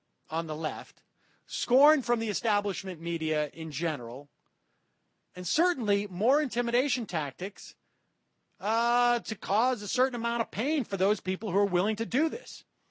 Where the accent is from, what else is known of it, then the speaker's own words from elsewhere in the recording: Worcester, Massachusetts, United States; I grew up in Worcester. There was one place where I bought my clothes.